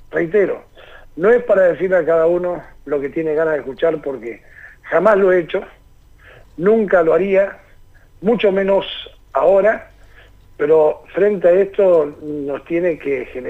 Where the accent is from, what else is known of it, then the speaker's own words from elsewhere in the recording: Argentina; los argentinos somos distintos